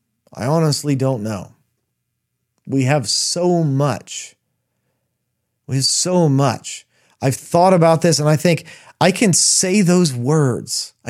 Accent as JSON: {"language": "English", "country": "United States", "said": "How much of our existence in the West, I'm an American, I can speak very clearly for America"}